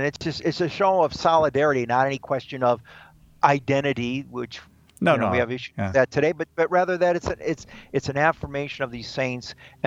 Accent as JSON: {"language": "English", "town": "Detroit", "region": "Michigan", "country": "United States", "tie": "born or raised there", "said": "When I grew up in Detroit, St. Mary Redford Grade School in Detroit"}